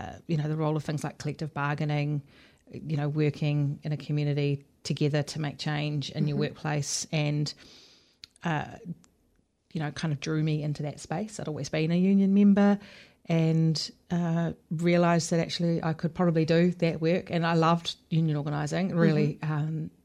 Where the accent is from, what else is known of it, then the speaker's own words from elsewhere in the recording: Timaru, Canterbury, New Zealand; born there; So while I was born in Timaru, I only lived there for about 2 years.